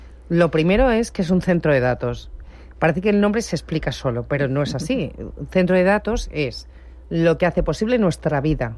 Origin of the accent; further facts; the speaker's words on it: Spain; esto suena muy mal porque soy española para decirlo